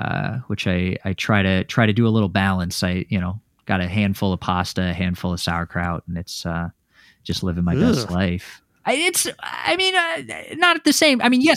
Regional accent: Florida, United States; also born or lived in China / Taiwan; I am. I'm from Florida. I used to live in East Asia, principally China and Taiwan

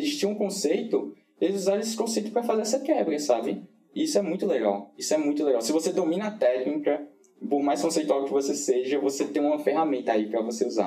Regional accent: Pernambuco, Brazil; Eu sou do interior de Pernambuco e eu estudava numa escola também que era do interior, né? Mas era um interior 90 quilômetros de onde eu morava, que é Garanhuns. Eu estudava na cidade de Garanhuns

